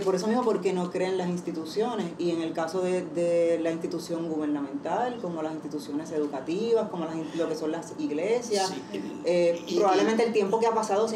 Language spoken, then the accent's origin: Spanish; Guaynabo, Puerto Rico; Pues somos los dos de Guaynabo, somos del campo